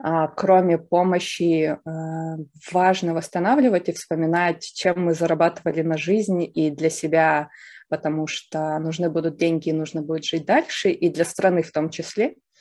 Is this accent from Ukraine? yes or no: yes; Ukraine; Кто я? Я украинка.